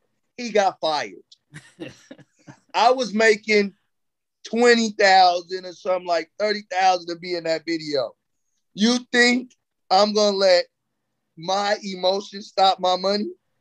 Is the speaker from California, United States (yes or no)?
yes; Watts, California, United States; I said, bruh, I'm from Watts, California.